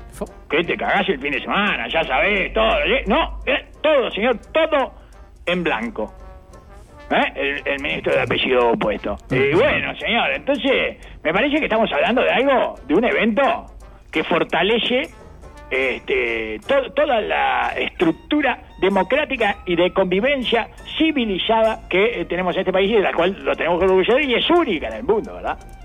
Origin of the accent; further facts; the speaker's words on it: Uruguay; porque así somos los uruguayos, agradecidos